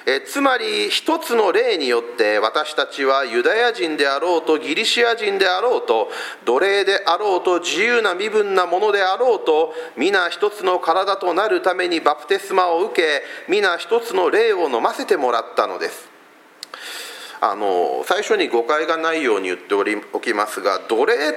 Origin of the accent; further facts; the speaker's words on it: Fukuoka, Japan; 私ずっとあの出身が福岡でしてね、